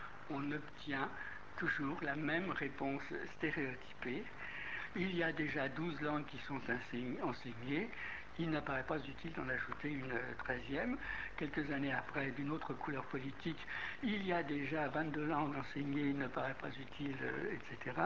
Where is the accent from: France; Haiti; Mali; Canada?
France; born there; je suis né par hasard en France, je suis par hasard français, je n'y suis pour rien, je n'en ai ni honte ni gloire. Et je suis homme d'abord et citoyen du monde